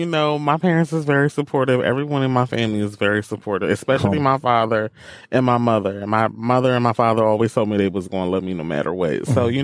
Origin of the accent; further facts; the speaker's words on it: the South, United States; I had a great time in the South. It was chill, very relaxing. Everybody is so polite in the South.